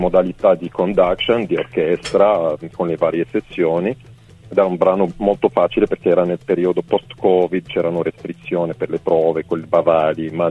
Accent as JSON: {"language": "Italian", "town": "Bologna", "region": "Emilia-Romagna", "country": "Italy", "said": "in Abruzzo, anche sono bolognese."}